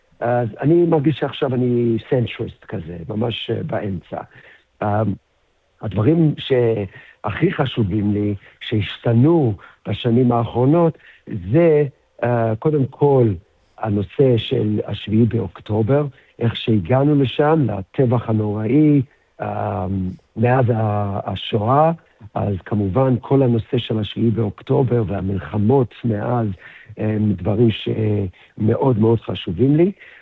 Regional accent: Australia; moved away as an adult; now in Israel; אני נולדתי בארץ, אבא אוסטרלי, אמא ישראלית, אבל גדלנו באוסטרליה, ואז עשיתי עלייה בפעם הראשונה כשהייתי בן 18, שזה היה ב-94.

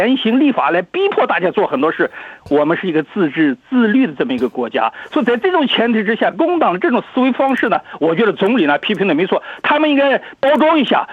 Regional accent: China; now in Australia; 我们中国人

